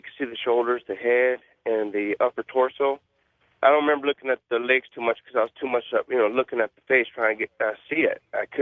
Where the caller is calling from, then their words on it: Norwalk, California, United States; Hi, I'm calling from Norwalk, California